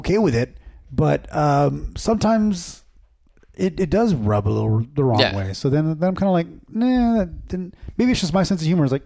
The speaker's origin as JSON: {"language": "English", "town": "Los Angeles", "region": "California", "country": "United States", "tie": "born or raised there", "said": "I grew up in East LA."}